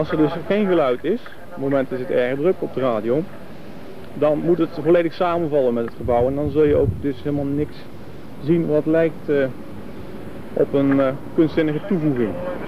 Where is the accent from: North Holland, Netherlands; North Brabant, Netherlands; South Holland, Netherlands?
South Holland, Netherlands; Rotterdam; ik kom uit Rotterdam.